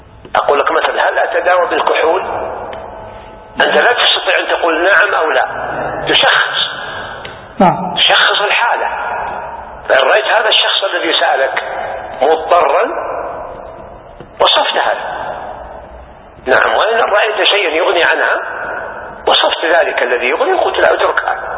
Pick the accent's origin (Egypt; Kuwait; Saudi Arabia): Saudi Arabia; عندنا في السعودية